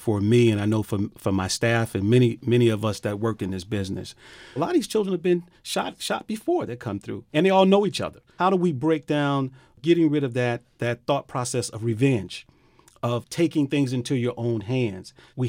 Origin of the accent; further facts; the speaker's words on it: Miami, Florida, United States; I experienced that as a young man growing up in Miami-Dade County. Many of my friends were lost to gun violence. I grew up in Liberty City. I grew up over near Scott Projects in that area, in Lincoln Field, grew up right down the street.